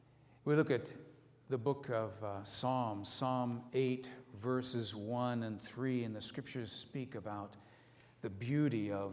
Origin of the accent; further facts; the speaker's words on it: Ohio, United States; You know, I grew up in Ohio in an area where it's very flat.